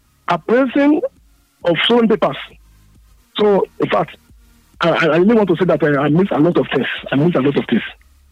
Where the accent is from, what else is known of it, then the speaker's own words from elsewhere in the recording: Gashi Akoko, Nigeria; from Gashi Akoko in Akoko Northwest Local Government Area of Edo State.